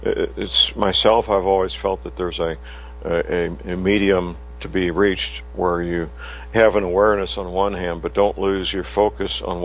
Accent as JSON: {"language": "English", "town": "St. Louis", "region": "Missouri", "country": "United States", "tie": "born or raised there"}